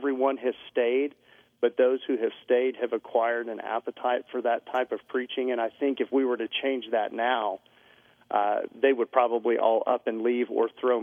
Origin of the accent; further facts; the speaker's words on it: Midland, Texas, United States; I minister in the same community in which I grew up. And so that's a special privilege. I was born and raised here in Midland. I spent a number of years away in formal education and then came back